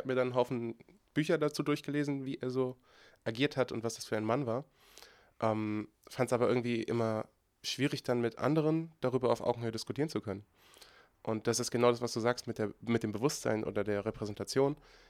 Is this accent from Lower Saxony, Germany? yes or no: yes; Oldenburg, Lower Saxony, Germany; born there; now in Darmstadt, Germany; ich bin gebürtig aus Oldenburg, nicht aus Offenbach, sorry, und wohne derzeit in Darmstadt.